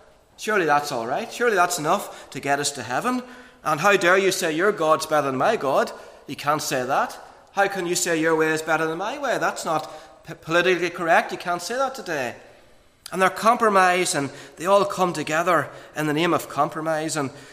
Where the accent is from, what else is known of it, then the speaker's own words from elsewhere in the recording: Monaghan, Ulster, Ireland; I know what it's like growing up in Monaghan.